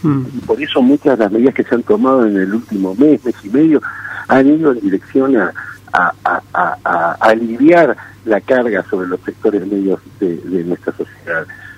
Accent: Argentina; Como ciudadano argentino, que vivo acá, que tengo a mis hijos acá, que tengo a mi familia acá

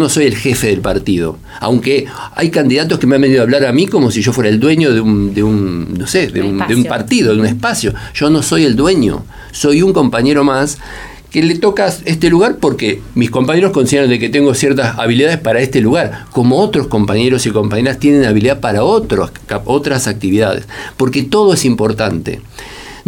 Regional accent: Esquel, Chubut, Argentina; Nosotros somos vecinos de Esquel.

